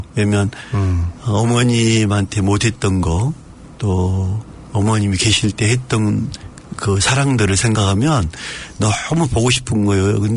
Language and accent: Korean; Busan, South Korea; also born or lived in South Jeolla; 저는 어릴 때 이제 부산에서 컸거든요.